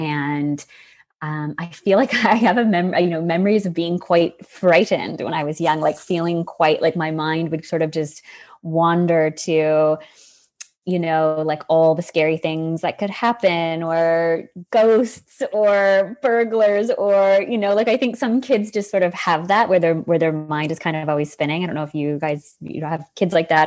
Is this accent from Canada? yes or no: yes; Newmarket, Ontario, Canada; I grew up in Newmarket, Ontario, so north of Toronto, and just really had what I would consider to be like a fairly normal, typical sort of middle class, suburban childhood